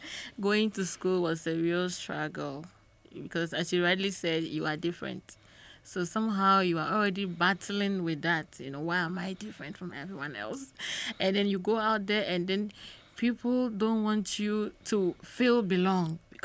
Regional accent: Taviefe, Volta, Ghana; We are from the Volta region

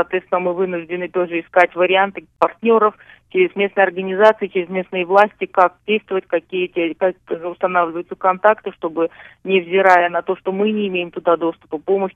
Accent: Saint Petersburg, Russia; Я сама из Санкт-Петербурга.

